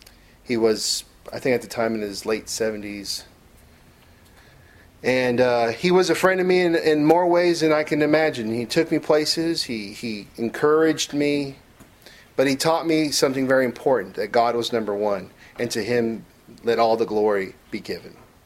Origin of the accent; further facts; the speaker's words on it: San Francisco, California, United States; And I'm from San Francisco. Yes, we have hills